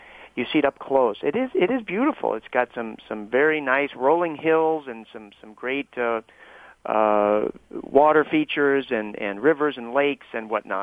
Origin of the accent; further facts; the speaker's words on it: Des Moines, Iowa, United States; I grew up again in Des Moines, and I always thought I was boring and flat and repetitive, the same old cornfields.